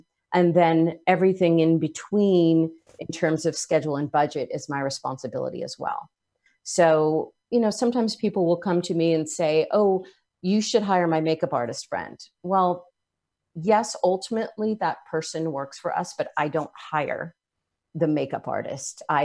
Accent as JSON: {"language": "English", "region": "New Jersey", "country": "United States", "tie": "born or raised there", "said": "I grew up in Jersey."}